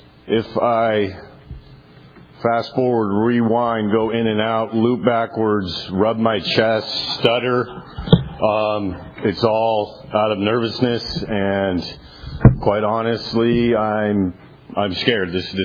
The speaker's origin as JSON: {"language": "English", "town": "Valencia", "region": "California", "country": "United States", "tie": "born or raised there", "said": "You know, I grew up in Valencia, you know, all snooty, blah, blah, blah."}